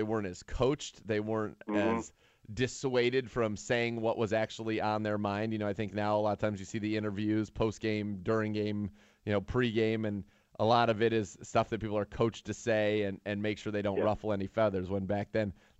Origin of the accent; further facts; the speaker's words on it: California, United States; Yeah, I grew up in the Bay Area